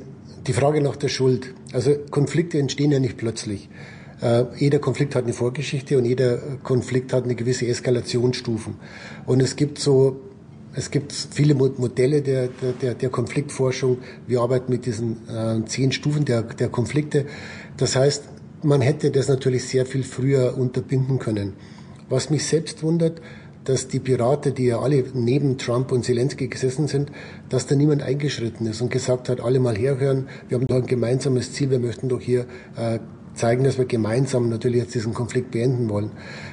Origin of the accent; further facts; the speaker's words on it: Switzerland; Ich bin ja Schweizer und habe das natürlich auch hautnah miterlebt.